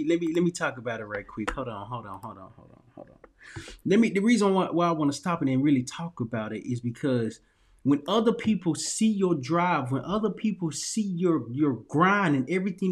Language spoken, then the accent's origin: English; Little Rock, Arkansas, United States; yes, coming from a small town, because I'm from Little Rock, Arkansas.